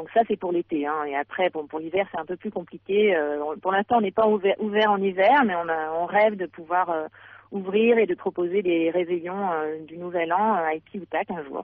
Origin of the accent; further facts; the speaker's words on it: Mediterranean, France; now in Greenland; je suis française d'origine méditerranéenne